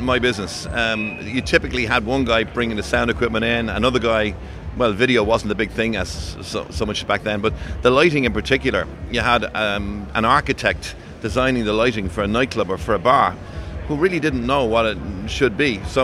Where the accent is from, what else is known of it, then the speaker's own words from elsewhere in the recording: Waterford, Munster, Ireland; I'm from Waterford